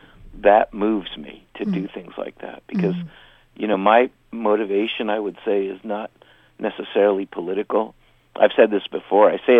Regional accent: Tijuana, Baja California, Mexico; accent: Mexican; I was born in Tijuana, as you probably know, but my mother was from New York City, so I'm one of those Irish-looking Mexican guys, you know, and I grew up with a Mexican accent, speaking Spanish and English equally

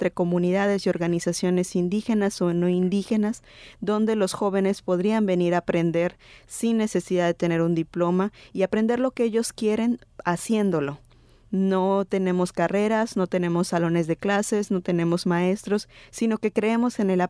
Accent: Sinanche, Yucatán, Mexico; now in Oaxaca, Mexico; como bien lo dijo Brenda. Yo soy maya de la península de Yucatán. Mi pueblo se llama Sinanche, pero actualmente estoy aprendiendo y colaborando con la Universidad de la Tierra en Oaxaca

